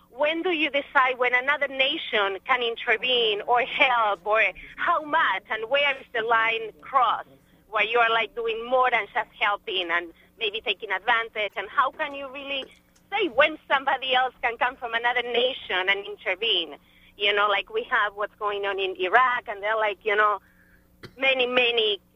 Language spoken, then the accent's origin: English; Argentina; English is a second language; and I'm from Argentina, so I live there, and I know, you know, what you were talking about before.